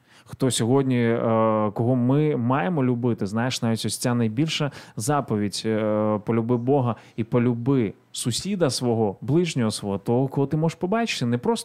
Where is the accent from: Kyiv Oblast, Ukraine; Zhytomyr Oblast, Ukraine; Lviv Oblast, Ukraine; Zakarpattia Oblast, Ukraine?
Kyiv Oblast, Ukraine; Ivankiv; Іванків з першого, мій рідний Іванків, з 1 квітня вже не окупований